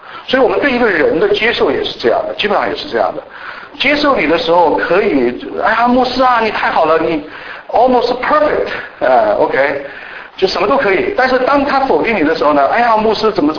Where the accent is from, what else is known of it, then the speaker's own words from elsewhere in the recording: China; 其实大陆的弟兄姊妹是不愿意，虽然我们是从小是在斗争的环境里长大的啊